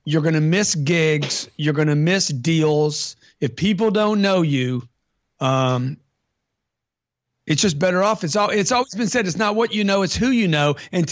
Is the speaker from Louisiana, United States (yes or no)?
yes; Lake Charles, Louisiana, United States; I grew up in Lake Charles, Louisiana.